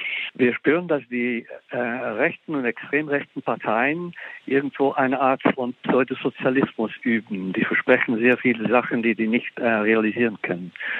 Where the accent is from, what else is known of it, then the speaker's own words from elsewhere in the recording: Flanders, Belgium; dass ich sowohl Flamme bin als Belgier als Europäer.